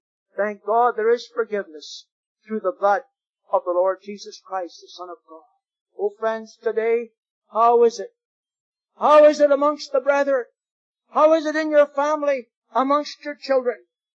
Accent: Kenora, Ontario, Canada; You know, 2 weeks ago, I was in Kenora, Ontario, my hometown.

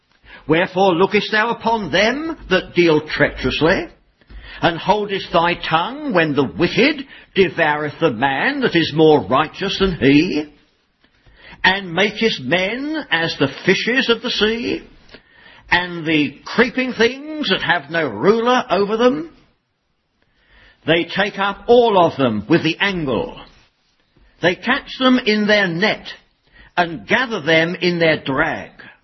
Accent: London, United Kingdom; Now, since I'm from the London area, I should probably say at the end, uck

